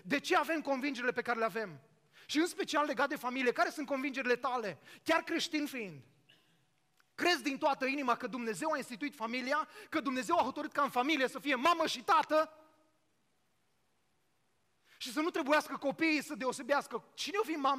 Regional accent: Romania; o lege ciudată pentru mine ca român.

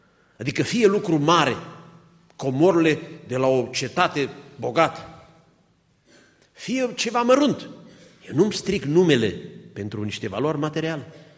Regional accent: Apuseni Mountains, Romania; eu sunt din Apuseni

